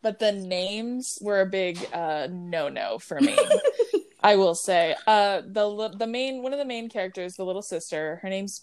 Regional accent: California, United States; Yeah, and I mean, I guess it's obvious that we were raised in California. We were born and raised in California. So, I mean, we grew up with Samoan family

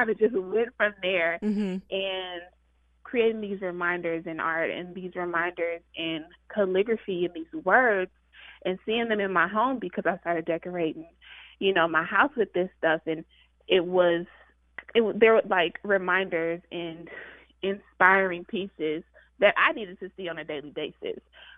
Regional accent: Dallas, Texas, United States; from Dallas, Texas.

